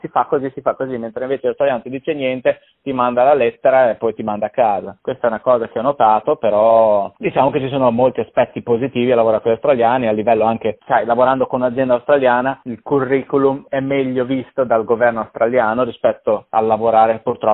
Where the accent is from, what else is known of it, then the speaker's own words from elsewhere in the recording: Bologna, Emilia-Romagna, Italy; moved away as an adult; è un ristorante tra l'altro famoso a Bologna, da dove vengo io